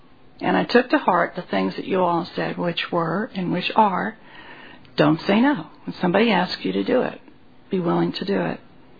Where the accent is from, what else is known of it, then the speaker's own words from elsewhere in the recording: Franklin, Tennessee, United States; I'm from Franklin, Tennessee, which is right outside Nashville, for those of you who don't know.